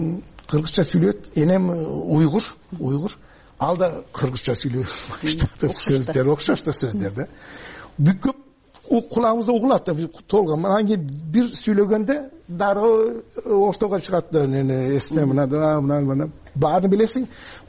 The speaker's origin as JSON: {"language": "Kyrgyz", "country": "Turkey", "tie": "born or raised there", "said": "Кайтыш болгондон кийин биз кээ бирлер ошол тиги агалары мана кийин башка жерлерге көчүп кетти да, Түркиянын башка жерлерине."}